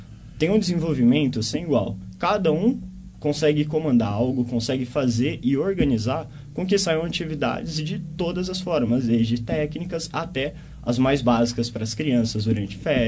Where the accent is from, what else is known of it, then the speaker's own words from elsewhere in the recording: São Paulo, Brazil; Eu sou de São Paulo.